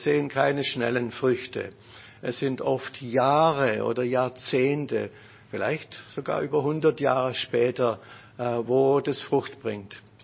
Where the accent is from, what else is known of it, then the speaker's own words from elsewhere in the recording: Stuttgart, Baden-Württemberg, Germany; Vieles schien mir moderner als in Stuttgart zu sein, wo ich herkomme.